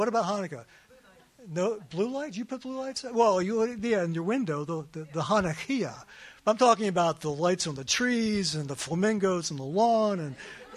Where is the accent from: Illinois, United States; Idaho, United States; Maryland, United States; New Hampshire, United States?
Maryland, United States; Pikesville; So as I grew up Jewish in Pikesville, I began to wish that I wasn't so different.